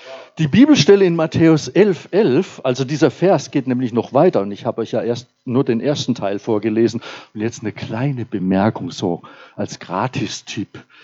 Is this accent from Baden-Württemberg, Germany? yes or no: yes; Baden-Württemberg, Germany; Ich darf das sagen, ich bin Badener.